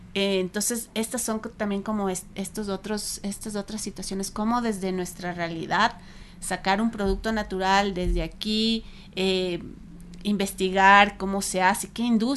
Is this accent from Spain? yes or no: no; Ecuador; como latinoamericanos, no sé, en este caso ecuatorianos